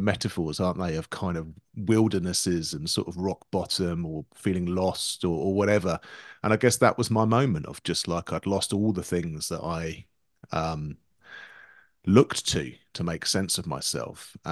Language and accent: English; England, United Kingdom; in our culture, in the culture I grew up in as an Englishman, music making's being given to the experts.